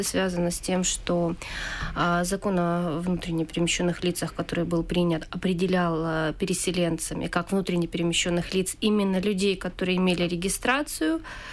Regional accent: Donetsk, Donetsk Oblast, Ukraine; now in Kyiv, Ukraine; когда я приехала сама из Донецка в Киев 1.5 года назад

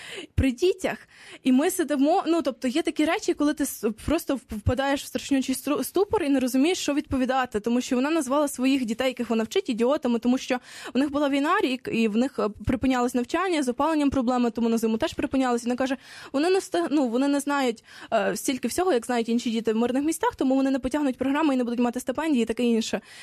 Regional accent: Krasnohorivka, Donetsk Oblast, Ukraine; ніколи не виїжджати з мого рідного міста і все.

